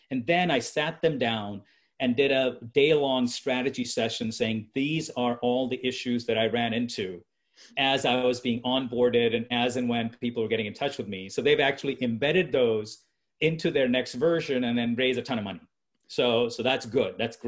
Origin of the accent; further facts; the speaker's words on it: India; So, you know, being an Indian, I'll give you buy one, get one free.